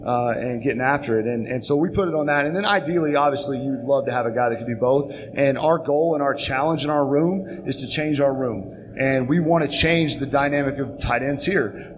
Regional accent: Oklahoma, United States; also born or lived in Texas; I'm from Oklahoma.

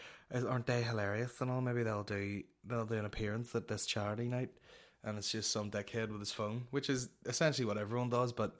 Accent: Belfast, Northern Ireland, United Kingdom; Whereas up here, I'm like, well, I'm just gigging in Belfast. And if I need to stay at the home I grew up in, I go out to my dad's and fucking on a taxi and just stay there.

